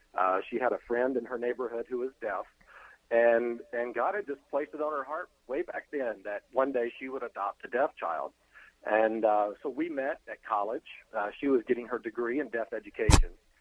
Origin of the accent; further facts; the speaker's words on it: Alabama, United States; I'm very hungry, though, after hearing you talk about beans and cornbread, because I'm from Alabama.